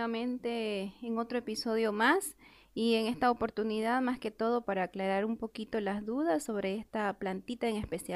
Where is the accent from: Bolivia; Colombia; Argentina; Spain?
Bolivia; nosotros como bolivianos o como Bolivia en sí